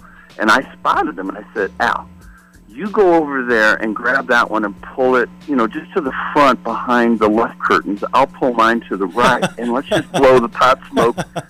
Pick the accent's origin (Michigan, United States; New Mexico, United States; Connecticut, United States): Michigan, United States; Detroit; I'm a kid from Detroit, you know, with three older sisters.